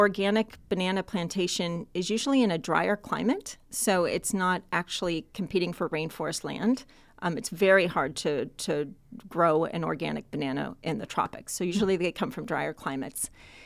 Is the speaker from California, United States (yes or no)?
yes; Los Angeles, California, United States; I did have the experience of growing up in Los Angeles in the Santa Monica Mountains. So the Santa Monica Mountains were my playground. So I grew up very close to nature.